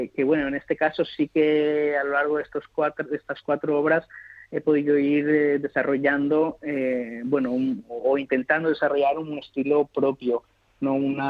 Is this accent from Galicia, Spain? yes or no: no; Cantabria, Spain; muchos recuerdos, muchas vivencias de mi infancia y mi adolescencia en Cantabria